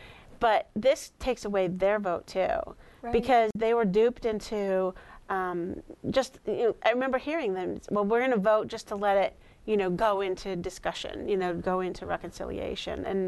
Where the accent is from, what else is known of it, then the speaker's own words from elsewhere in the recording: Massachusetts, United States; Yeah, and this is the attitude, because I'm from Massachusetts